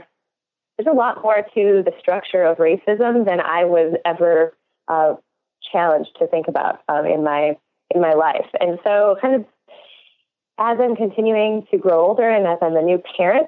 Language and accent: English; Wisconsin, United States; I was raised in Wisconsin in a small town outside of Milwaukee that was predominantly white